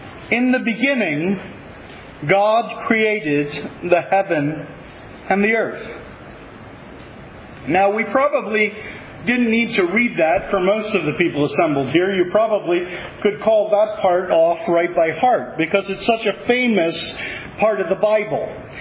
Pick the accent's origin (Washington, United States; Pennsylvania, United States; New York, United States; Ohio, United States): Pennsylvania, United States; Reading; as you've heard. I am from the East, Pennsylvania, specifically the city of Reading.